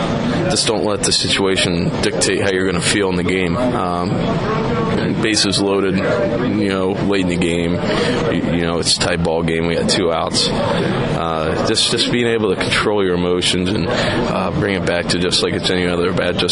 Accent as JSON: {"language": "English", "town": "Middletown", "region": "Ohio", "country": "United States", "tie": "born or raised there", "said": "I was born in Middletown, Ohio, about 30 minutes away from Cincinnati. So I grew up watching the Reds"}